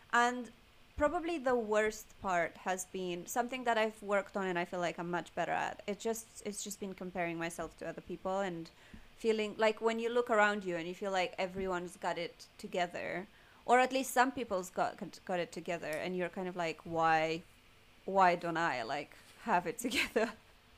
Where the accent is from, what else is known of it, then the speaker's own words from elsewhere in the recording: Romania; I remember just growing up in Romania